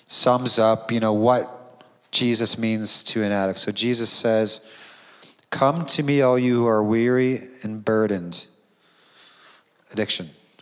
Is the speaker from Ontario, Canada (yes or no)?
yes; Welland, Ontario, Canada; born there; I was born in Welland, so please don't hold that against me, everyone.